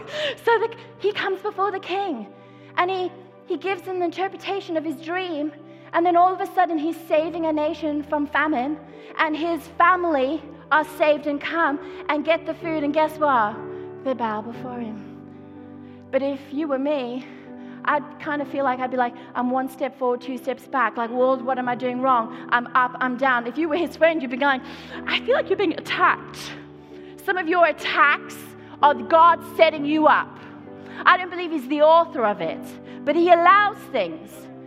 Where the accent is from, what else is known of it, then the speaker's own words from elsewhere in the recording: South Africa; I say this as someone who was born and brought up in South Africa